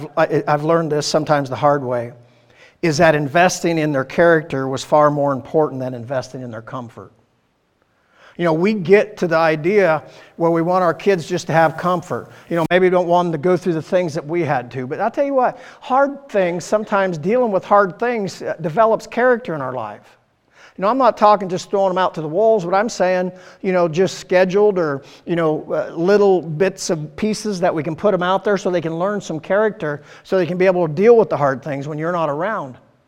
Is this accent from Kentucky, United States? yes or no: no; Iowa, United States; I'm from Southern Iowa, there you go.